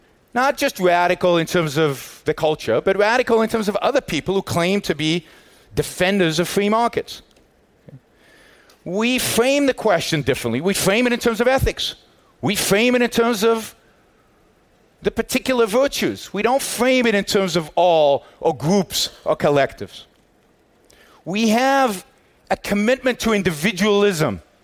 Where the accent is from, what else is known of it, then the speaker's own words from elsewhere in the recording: Israel; I grew up in Israel, and my father was in the reserves